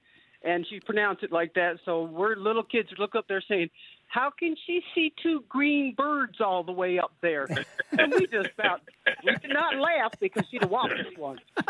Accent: Maryland, United States; I'm from Maryland, and she was from upstate New York.

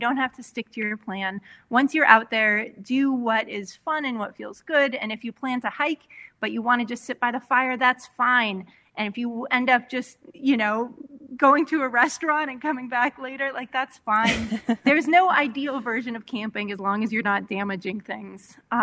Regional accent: California, United States; born or raised there

